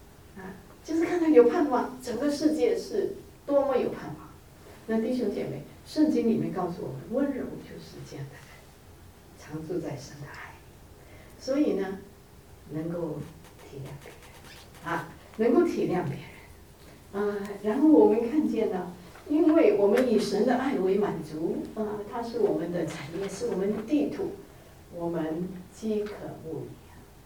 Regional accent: China; 什么叫哀恸？我们中国人哈、啊， 我们特别难啊

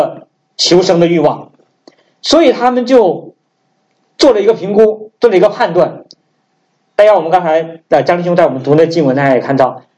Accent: Northeast China, China; 因为我们东北人讲话呢，就我在家里面跟我家人也是这样讲，我就不知道我讲的话跟普通话是什么样的差距，然后我就没有那个方言的那种概念

